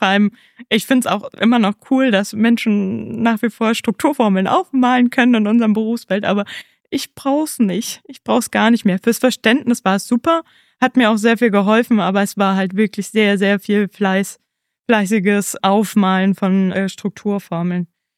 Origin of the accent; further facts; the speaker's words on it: Berlin, Germany; gerade als Berlinerin